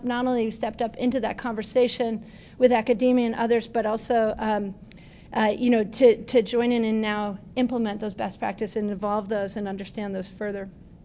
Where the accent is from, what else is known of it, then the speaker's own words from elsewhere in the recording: Buffalo, New York, United States; I'm from Buffalo, and so I was happy to see their commitments here